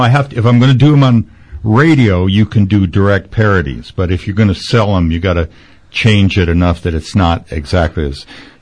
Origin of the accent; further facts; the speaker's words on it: Las Vegas, New Mexico, United States; Since I moved to Las Vegas, about my hometown, Las Vegas, New Mexico, about 7-8 months ago